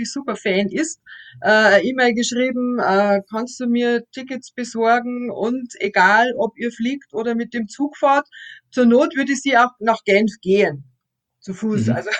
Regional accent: Straubing, Bavaria, Germany; Ich bin auch eine gebürtige Straubingerin. Ich war mal zum Studium eigentlich auch nicht groß aus Straubing weg.

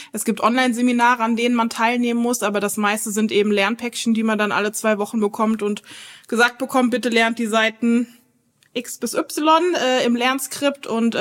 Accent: Rhineland-Palatinate, Germany; now in Neuwied, Germany; ich bin keine Neuwiederin. Ich komme aus dem Westerwald, aus der Nähe von Hachenburg. Und bin dann vor 6 Jahren hier hingezogen

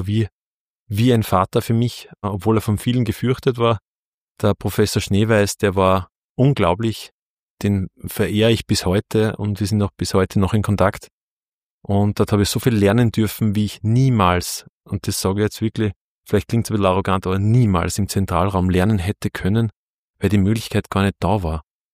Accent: Buchenau, Upper Austria, Austria; also born or lived in Linz / Innsbruck; now in Kirchschlag, Austria; bin in Linz geboren und aufgewachsen in Buchenau und wohne jetzt in Kirchschlag. Also recht weit war der Radius noch nicht außerhalb von Oberösterreich. Und bis auf die Zeit, wo ich in Innsbruck war und da studiert habe, bin ich eigentlich immer in Oberösterreich gewesen.

